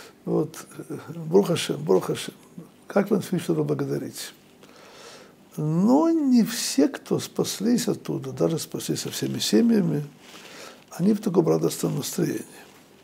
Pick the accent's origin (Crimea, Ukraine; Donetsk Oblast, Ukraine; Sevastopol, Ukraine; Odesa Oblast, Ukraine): Odesa Oblast, Ukraine; Odesa; я вырос в Одессе.